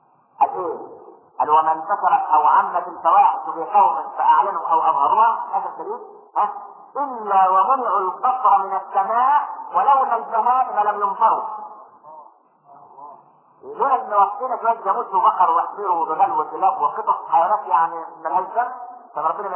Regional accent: Egypt; والعلمانيين اللي عندنا في مصر

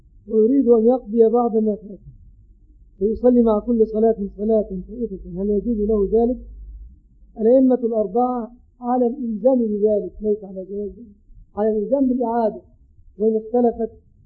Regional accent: Egypt; في بلادنا مصر

